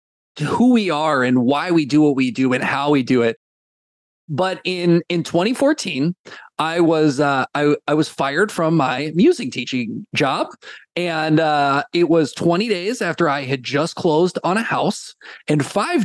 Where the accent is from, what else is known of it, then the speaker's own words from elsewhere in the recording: Illinois, United States; I grew up in Illinois.